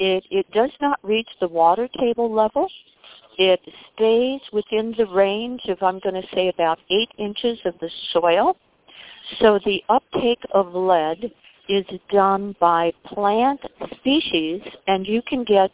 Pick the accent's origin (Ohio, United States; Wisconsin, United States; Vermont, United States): Wisconsin, United States; I'm from Wisconsin. We've got a lead mine in Wisconsin.